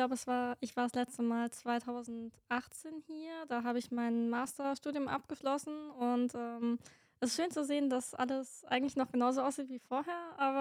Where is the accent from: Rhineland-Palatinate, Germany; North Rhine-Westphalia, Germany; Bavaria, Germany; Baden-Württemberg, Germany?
Bavaria, Germany; Augsburg; 30 Jahre alt. Ich komme hier aus Augsburg.